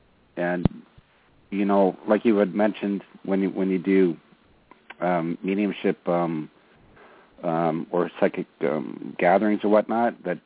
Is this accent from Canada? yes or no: yes; Ontario, Canada; Oh, I'm from near Toronto, Ontario, Canada.